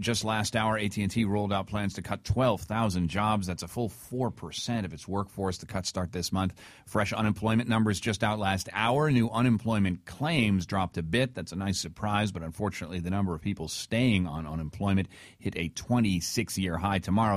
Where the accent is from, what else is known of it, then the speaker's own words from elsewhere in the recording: Michigan, United States; You know, I grew up in Michigan, Ken